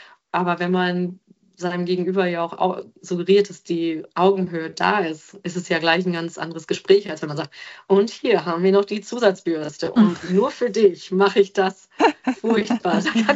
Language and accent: German; North Rhine-Westphalia, Germany; Ich komme ja nun aus Ostwestfalen, wir sind sehr direkt